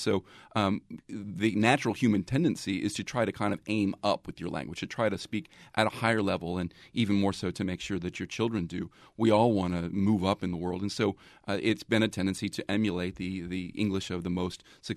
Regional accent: the South, United States; That's something that I would resist as a Southerner myself completely.

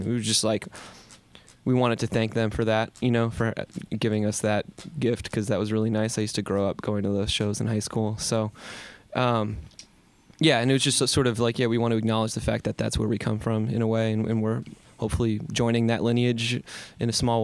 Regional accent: Ridgewood, United States; I spend a lot of time back in the town where I grew up in Ridgewood because that's where my parents still live and my wife's parents live there.

